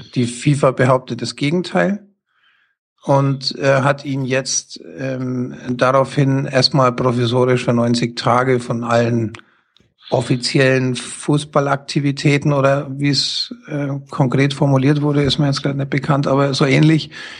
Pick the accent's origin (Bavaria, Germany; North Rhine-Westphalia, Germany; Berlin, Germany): Bavaria, Germany; Ich komme aus Bayern in der Nähe von München